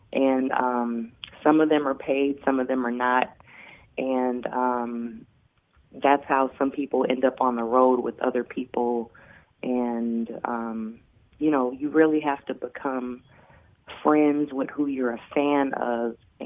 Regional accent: Manila, Metro Manila, Philippines; born there; I'm half Asian. Yeah, I'm half black. You know, they say black don't crack. And then the other half, I was born in Manila.

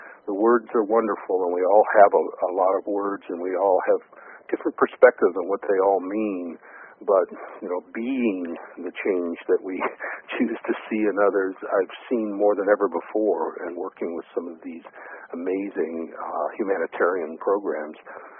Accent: Detroit, Michigan, United States; And when I grew up in Detroit, I have to tell you honestly, this is a while back, and there were not a lot of conversations about consciousness and metaphysics.

